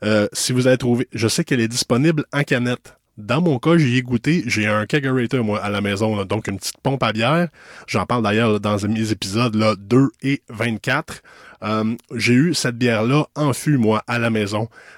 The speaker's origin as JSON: {"language": "French", "town": "Cowansville", "region": "Quebec", "country": "Canada", "tie": "born or raised there", "said": "j'ai un microbrasseur de ma ville natale à Cowansville"}